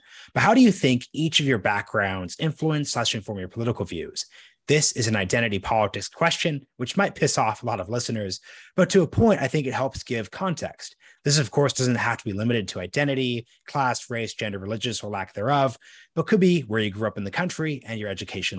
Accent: Oregon, United States; I'm from an upper middle class background. I'm from Oregon. I'm Black, but I'm adopted and I'm Jewish.

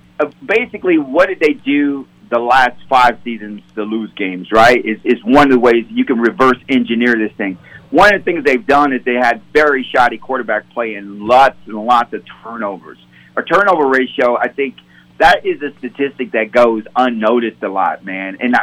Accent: Chicago, Illinois, United States; born there; I was born in Chicago, Illinois.

